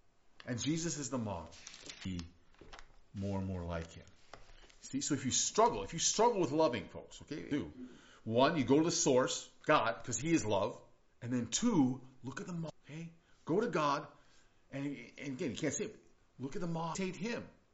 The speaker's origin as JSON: {"language": "English", "country": "Rwanda", "tie": "born or raised there", "said": "When I was growing up in Rwanda, there was a terrible genocide."}